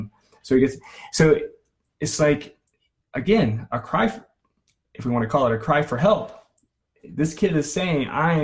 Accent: the South, United States; you know, I grew up in the South, and so it was always yes, sir, yes, ma'am.

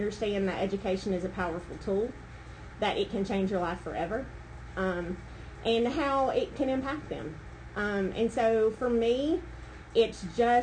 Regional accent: Candler, North Carolina, United States; I was born and raised in Inca Candler. I'm a graduate of Inca High School. I then went to Western Carolina University

